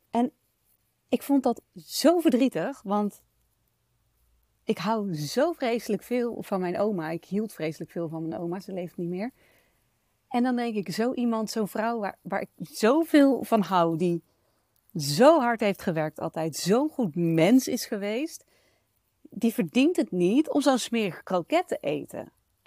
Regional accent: North Brabant, Netherlands; Zoals je misschien weet, ben ik een Brabantse. En dat heeft als voordeel dat je dicht op de Efteling zit.

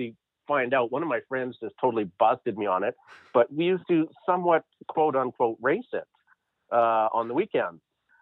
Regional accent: Calgary, Alberta, Canada; I grew up in Calgary

